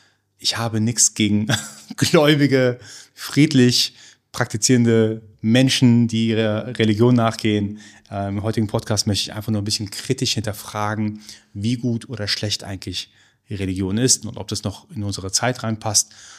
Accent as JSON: {"language": "German", "country": "Iran", "moved": "yes", "said": "Wir sind ja vor 40 Jahren aus dem Iran geflohen, meine Eltern zusammen mit mir. Wir sind vor einem islamischen Regime geflohen, also sehr radikales Regime."}